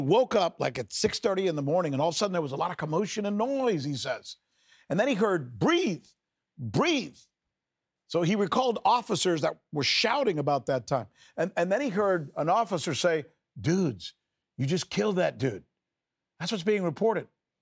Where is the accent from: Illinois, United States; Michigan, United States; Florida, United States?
Florida, United States; Miami; One reporter making phone calls, asking good questions at the Miami Herald, my hometown newspaper.